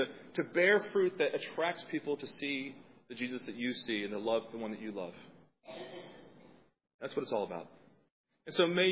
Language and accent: English; Hendersonville, North Carolina, United States; I'm from North Carolina, as many of you know, mountains of North Carolina. And Hendersonville, where I'm from, is apple country.